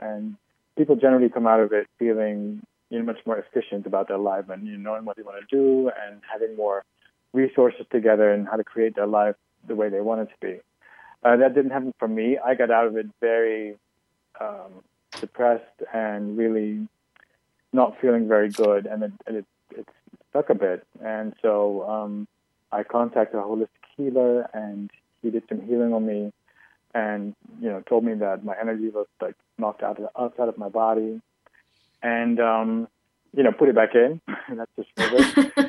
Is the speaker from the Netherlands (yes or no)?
yes; Netherlands; English is a second language; I wasn't really raised in any religion. I'm from the Netherlands, and we're kind of cerebral, rational people.